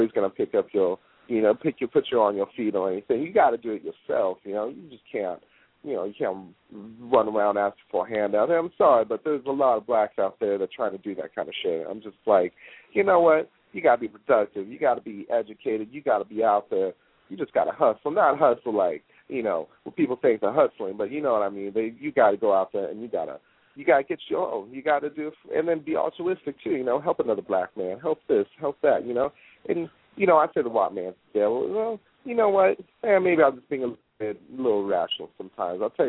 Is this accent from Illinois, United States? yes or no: no; Brooklyn, New York, United States; Yeah, I'm from Brooklyn.